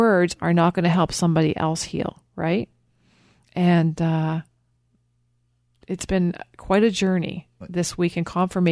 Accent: Canada; Okay, I'm Canadian and I don't like snow, my friend.

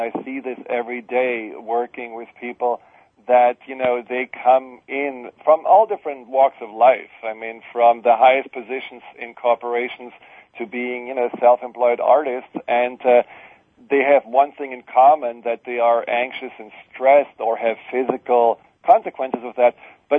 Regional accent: Germany; now in United States; you know, I'm from Germany, and, I mean, it's there as well present, but I think here in the U.S. it's even more present

